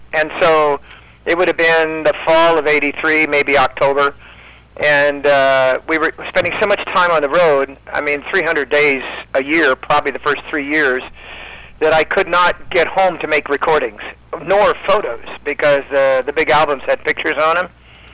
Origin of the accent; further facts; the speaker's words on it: California, United States; You know, as a kid, I was raised in California on a sharecropper's farm by my grandparents.